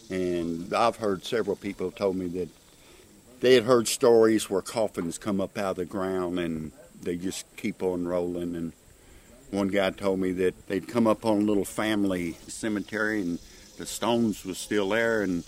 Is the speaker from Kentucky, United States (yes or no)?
yes; Louisville, Kentucky, United States; I'm from Louisville, Kentucky.